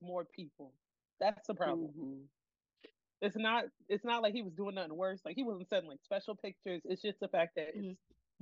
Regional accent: New York, United States; How I'm from New York and I just found out you got mad family here

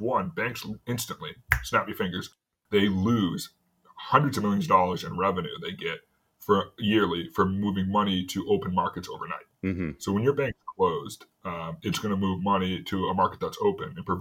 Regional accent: New England, United States; I'm from New England

